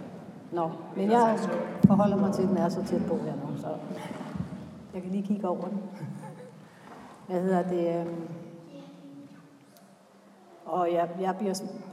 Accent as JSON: {"language": "Danish", "town": "Esbjerg", "region": "Region of Southern Denmark", "country": "Denmark", "said": "Jeg kommer jo så fra Esbjerg."}